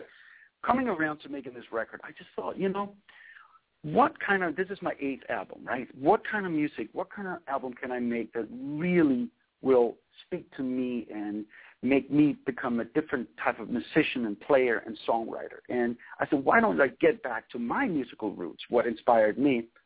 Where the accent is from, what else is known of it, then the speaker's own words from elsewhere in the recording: Copenhagen, Capital Region of Denmark, Denmark; growing up in Copenhagen, I can't tell you why exactly, but I was so influenced and inspired by American rhythm and blues music